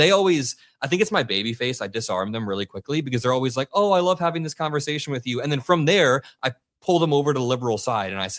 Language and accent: English; Indiana, United States; I grew up in Indiana and I drove to Iowa for my first ever Trump rally during the caucuses.